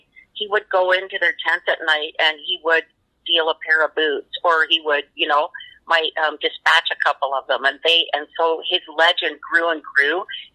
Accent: Ontario, Canada; So my background is Mi'kmaq. So we're from the East Coast. I grew up in Ontario

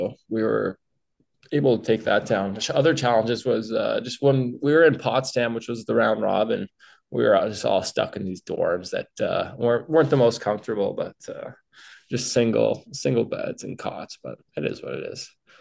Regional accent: Ottawa, Ontario, Canada; I'm from Ottawa, Ontario.

